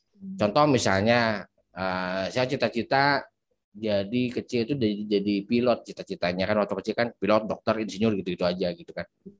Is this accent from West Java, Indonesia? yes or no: yes; Bandung, West Java, Indonesia; born there; contoh saya dilahirkan di Kota Bandung gitu kan.